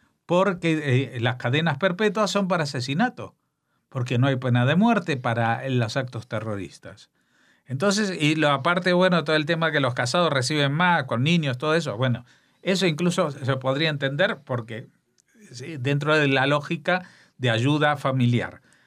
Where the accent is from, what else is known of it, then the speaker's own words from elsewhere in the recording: Spain; nosotros, como españoles, sigamos financiando esto.